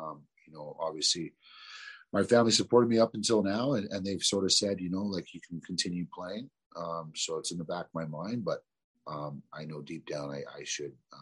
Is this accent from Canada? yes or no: yes; Toronto, Ontario, Canada; I grew up in Toronto, you know, in pretty much the ghetto, Rexdale, Jane and Finch area. And I didn't get much of my culture. My reserve was about 6 hours away, northern Wiquemucong, northern Ontario.